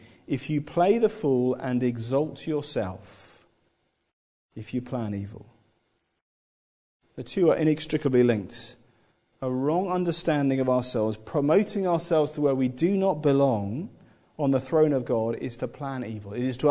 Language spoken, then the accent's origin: English; United Kingdom; As British, we love the underdog, don't we?